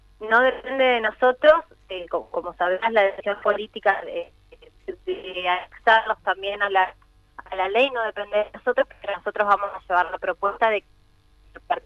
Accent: Cervantes, Río Negro, Argentina; Sí, yo soy de Cervantes

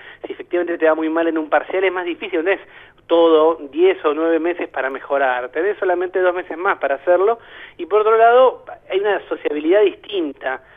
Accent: Buenos Aires Province, Argentina; now in Buenos Aires, Argentina; Yo no soy porteño, vivo acá, pero soy de la provincia

